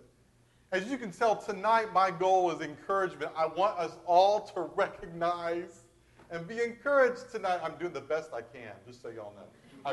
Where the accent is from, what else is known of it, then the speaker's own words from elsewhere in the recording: Michigan, United States; I'm not from here. I'm from Michigan.